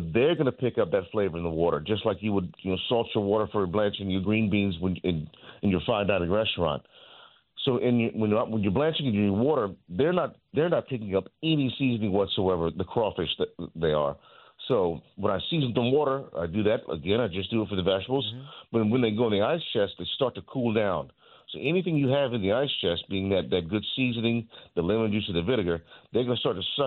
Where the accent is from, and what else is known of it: Rayne, Louisiana, United States; born or raised there